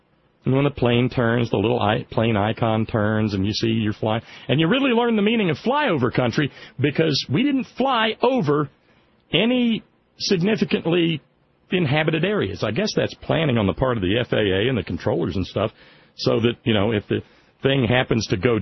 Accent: Alabama, United States; As I've mentioned before, growing up in Alabama, every time my family, you know, when the rest of the world was going to the beach or Six Flags or somewhere fun

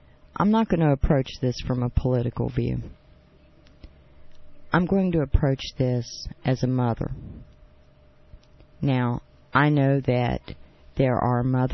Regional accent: West Virginia, United States; I was brought up here in West Virginia, born and raised.

